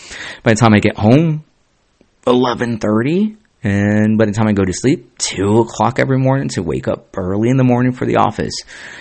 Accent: Santa Ana, California, United States; And I grew up in Santa Ana, California, guys.

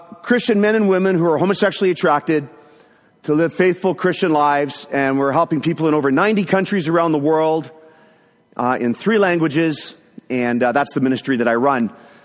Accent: Toronto, Ontario, Canada; I'm from Toronto, Canada.

